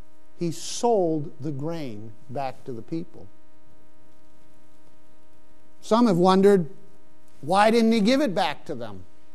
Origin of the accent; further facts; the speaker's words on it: Pakistan; When I grew up in Pakistan, Christian bookstores were an important part of the ministry